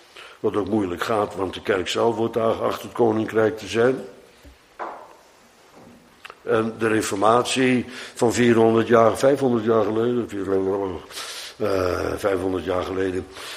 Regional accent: Bodegraven, South Holland, Netherlands; born there; Neemt niet weg dat het dorp waar ik geboren ben, is ooit uitgeroeid door de Fransen. Bodegraven.

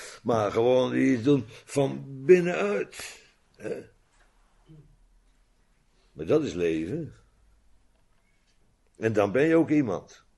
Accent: Netherlands; Maar ja, ik ben ook een Nederlander, dus ik mag niks zeggen.

